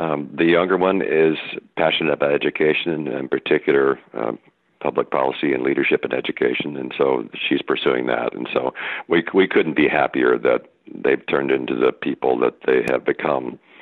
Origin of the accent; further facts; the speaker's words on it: Texas, United States; now in San Francisco, United States; I grew up in North Texas, but lived all over the country during my Air Force service. But, you know, the West is where we call home.